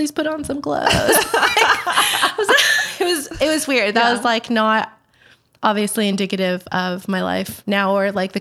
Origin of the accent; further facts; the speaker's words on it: California, United States; Like, I grew up in Silicon Valley, like the golden age of like startups